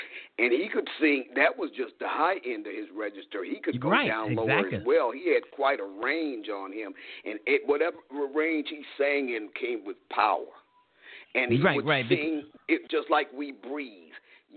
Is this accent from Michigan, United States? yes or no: yes; Michigan, United States; also born or lived in Chicago, Illinois; See, I grew up in Backwoods, Michigan. I'm a Chicago girl, born there, but I was reared in Michigan, so I was off the music scene.